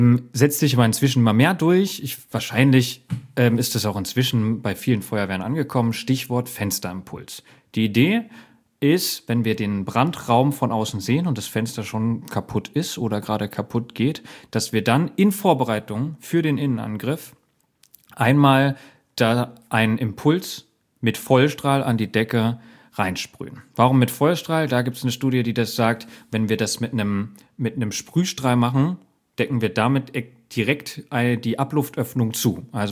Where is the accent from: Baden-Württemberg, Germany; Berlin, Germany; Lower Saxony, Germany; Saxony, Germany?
Berlin, Germany; als Berliner